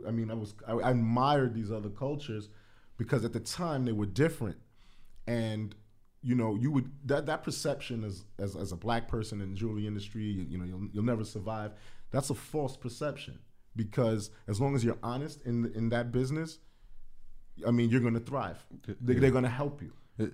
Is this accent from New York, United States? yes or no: yes; Bronx, New York, United States; And, but growing up in the Bronx, it was such a contrast. I mean, this is the 80s now, right?